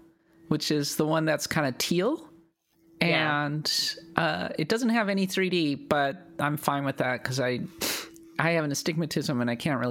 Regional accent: Minnesota, United States; Yeah, I'm from Minnesota.

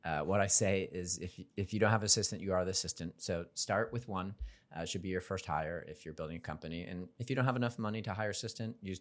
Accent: Midwest, United States; I grew up in the Midwest, Midwest boy, parents were farmers.

